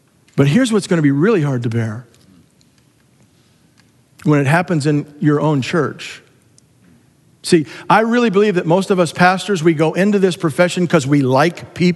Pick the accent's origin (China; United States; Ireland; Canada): United States; California; I came out of seminary, went back to my home state of California, planted a church in the Bay Area.